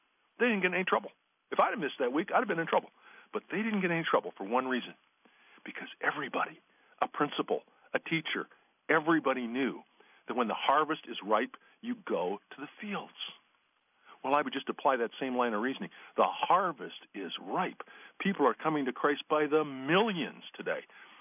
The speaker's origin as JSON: {"language": "English", "region": "Midwest", "country": "United States", "said": "but I'm from the Midwest. I'm from the very part of the country where your radio stations are."}